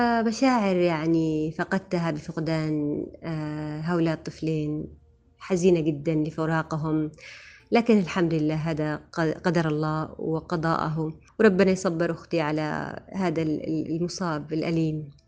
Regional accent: Aden, Yemen; وأقدم حاجة لمدينتي الحبيبة عدن.

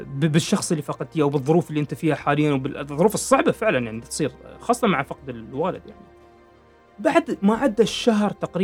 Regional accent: United Arab Emirates; أنا بتكلم كوني إماراتي

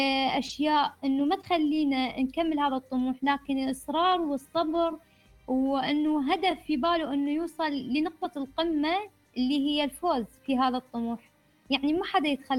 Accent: Iraq; يعني من المجتمع العرفي اللي عندنا بالعراق كثير أني أكتب روايات واقعية

